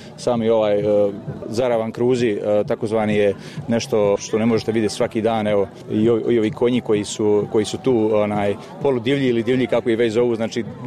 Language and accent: Croatian; Tomislavgrad, Federation of Bosnia and Herzegovina, Bosnia & Herzegovina; Došli smo iz Tomislavgrada, supruga i dvoje djece.